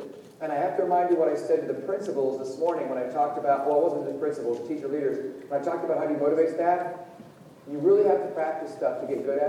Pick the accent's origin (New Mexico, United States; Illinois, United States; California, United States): California, United States; San Jose; I grew up skateboarding in San Jose, California. I'm a product of Santa Clara County Public Schools.